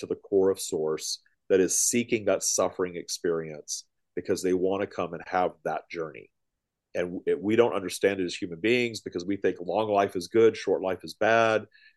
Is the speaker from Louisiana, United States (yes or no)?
yes; Louisiana, United States; I was brought up in Louisiana in a Southern Baptist town where no one was openly gay.